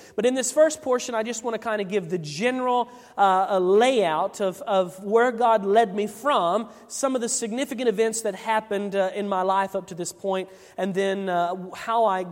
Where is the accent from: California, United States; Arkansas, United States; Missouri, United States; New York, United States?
Arkansas, United States; Blytheville; born there; I was born in Blytheville, Arkansas, on June the 27th, 1989.